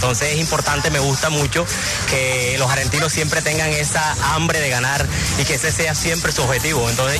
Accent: Polo Nuevo, Atlántico, Colombia; Vengo desde Polo Nuevo Atlántico.

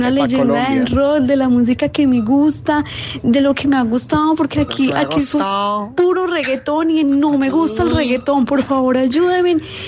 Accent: Medellín, Antioquia, Colombia; soy de Medellín y quiero ir al concierto de … Bogotá. ¿Por qué? Porque yo vivo en Medellín

